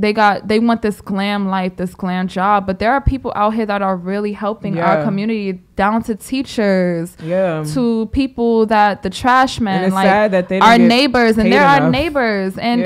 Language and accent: English; Brooklyn, New York, United States; I'm not gonna say our town because I'm from Brooklyn.